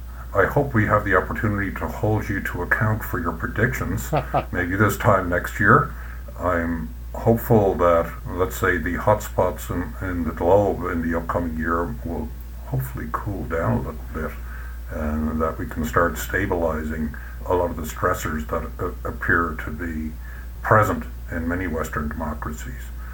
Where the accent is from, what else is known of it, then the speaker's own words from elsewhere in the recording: Malahide, Leinster, Ireland; He actually comes from my hometown in Malahide.